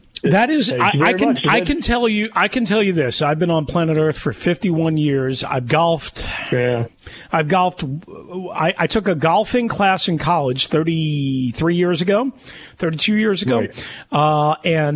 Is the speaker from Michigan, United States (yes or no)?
no; New York, United States; because I grew up a Giants fan because I grew up on Eastern Long Island